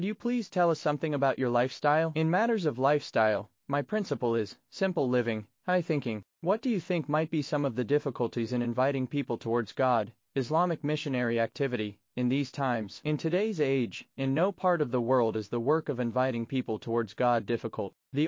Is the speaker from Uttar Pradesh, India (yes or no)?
yes; Badriya, Uttar Pradesh, India; born there; According to official records, I was born on January 1, 1925. I was born in a village called Badriya, which is in the Azamgarh district of Uttar Pradesh.